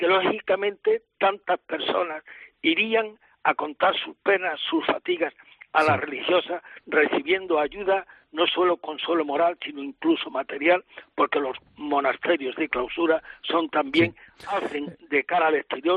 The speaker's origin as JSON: {"language": "Spanish", "town": "El Viso", "region": "Andalusia", "country": "Spain", "said": "Yo soy de un pueblo del Viso, del norte de la provincia de Córdoba"}